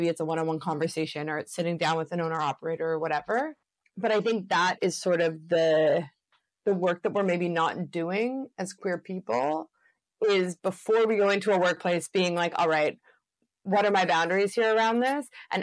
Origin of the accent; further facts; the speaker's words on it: Canada; I'm white, I come from Canada, I'm university educated